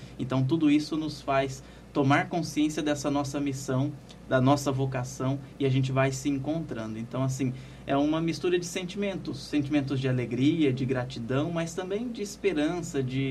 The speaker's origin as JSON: {"language": "Portuguese", "town": "Taquaritinga", "region": "São Paulo", "country": "Brazil", "tie": "born or raised there", "said": "Eu sou natural da cidade de Taquaritinga, que é próxima a Jaboticabal."}